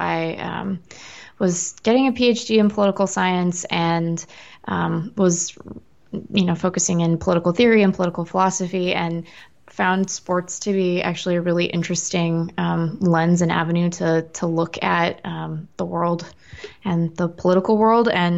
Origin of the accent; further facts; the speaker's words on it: Seattle, Washington, United States; So I'm from Seattle. I live here again now. So I grew up a Mariners fan